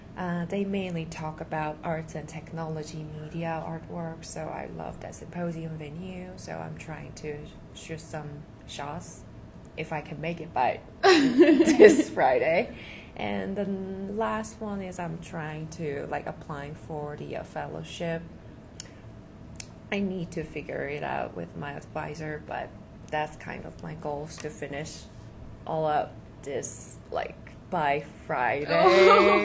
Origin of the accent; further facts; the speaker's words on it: Seoul, South Korea; English is a second language; moved away as an adult; also born or lived in Chicago; now in Boulder, United States; Oh, and I'm originally from Seoul, South Korea, but I studied in Chicago for 2 years, and then I'm doing my PhD in here, Boulder.